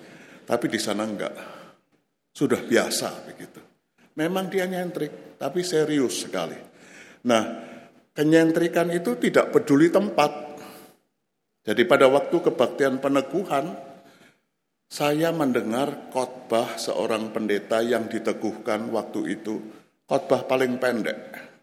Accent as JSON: {"language": "Indonesian", "region": "Java", "country": "Indonesia", "accent": "Javanese", "said": "kok logatnya masih Jawa banget. Saya merawat dan memelihara logat saya supaya tidak terkontaminasi jadi Jakarta. Jadi saya tetap pakai bahasa Jawa"}